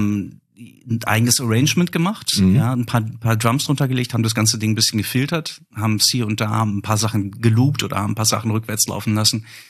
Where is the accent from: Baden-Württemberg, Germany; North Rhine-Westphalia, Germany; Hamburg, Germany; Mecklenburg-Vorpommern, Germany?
North Rhine-Westphalia, Germany; Gelsenkirchen; born there; Ich bin gebürtiger Gelsenkirchener, ja.